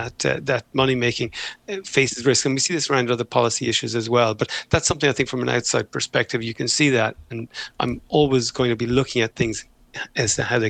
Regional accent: Ireland; now in United Kingdom; I mean, I live in the UK, I'm Irish

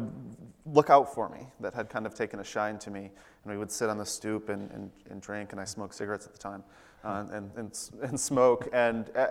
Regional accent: Adrian, Michigan, United States; I grew up in Adrian, Michigan. Which is about here on the hand, to a pretty blue-collar family.

